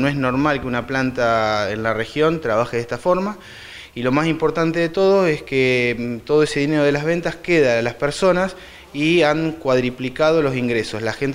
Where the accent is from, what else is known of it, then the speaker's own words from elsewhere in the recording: Argentina; no somos los argentinos la excepción de nada